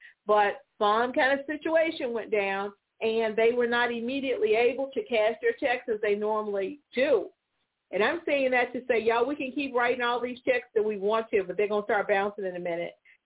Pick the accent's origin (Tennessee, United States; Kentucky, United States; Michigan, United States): Tennessee, United States; Memphis; I grew up in Memphis